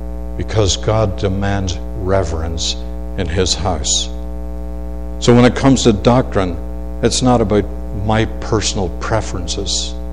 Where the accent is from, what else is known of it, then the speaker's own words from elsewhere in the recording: Northern Ireland, United Kingdom; When I was in the north of Ireland back in 1992 in my hometown